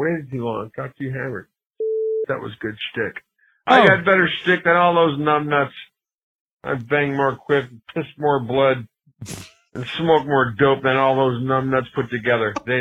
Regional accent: California, United States; I grew up in California.

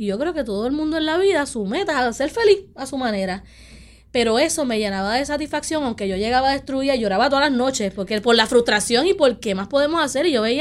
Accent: Puerto Rico; moved away; somos muchos puertorriqueños afuera y no vamos a dejar de comer lo que nos gusta.

